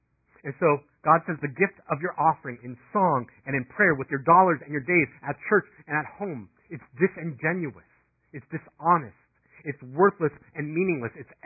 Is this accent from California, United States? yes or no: yes; Danville, California, United States; also born or lived in San Ramon; I grew up in San Ramon in Danville. If you don't know where that is, it's kind of a very nice area in the East Bay.